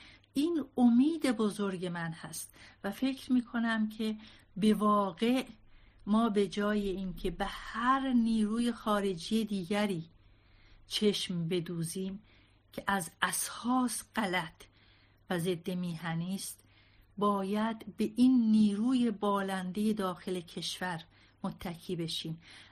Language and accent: Persian; Iran; واقعاً به خودم به عنوان یک ایرانی، ایران دوست می‌بالم.